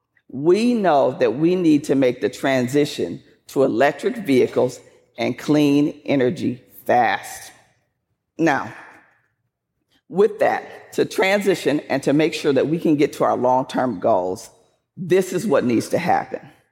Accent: Flint, Michigan, United States; You have to understand, I grew up in Flint, Michigan. My dad was a GM guy all the way, like his dad before him, his brother, and all of his friends.

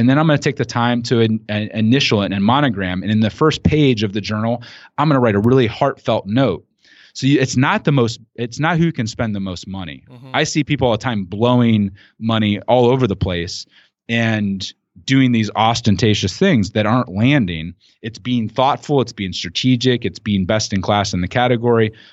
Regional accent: Midwest, United States; based upon where I grew up in the Midwest here, Hillbilly Elegy.

